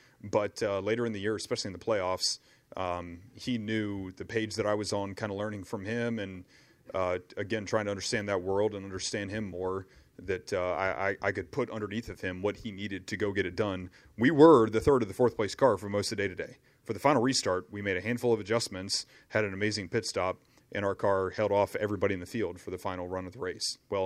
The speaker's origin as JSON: {"language": "English", "region": "East Coast", "country": "United States", "tie": "born or raised there", "said": "I grew up pavement racing on the East Coast."}